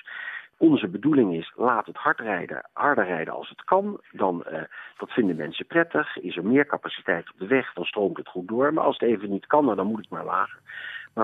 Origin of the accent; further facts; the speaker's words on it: Netherlands; allereerst vind ik als Nederlander dat ik niet over België ga.